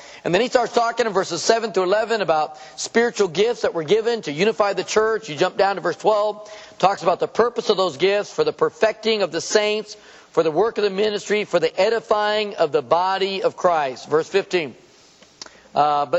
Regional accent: San Diego, California, United States; I'm from San Diego. So, yeah, I like the San Diego Chargers, the Padres.

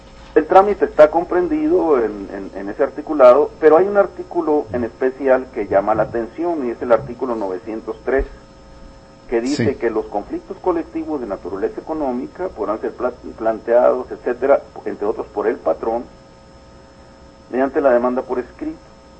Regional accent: Cananea, Sonora, Mexico; somos nativos de ahí, yo nací en Cananea y me crié, etcétera, y estudié hasta la preparatoria

